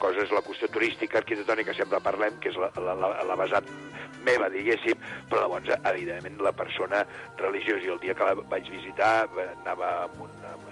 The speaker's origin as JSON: {"language": "Catalan", "town": "Barcelona", "region": "Catalonia", "country": "Spain", "tie": "born there", "said": "jo sóc nascut a Barcelona i batejat a la Catedral de Barcelona"}